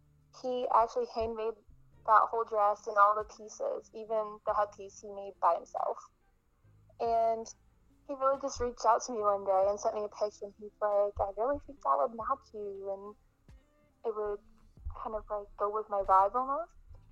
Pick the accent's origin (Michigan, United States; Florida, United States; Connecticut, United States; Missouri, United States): Connecticut, United States; Colchester; I'm from Colchester, Connecticut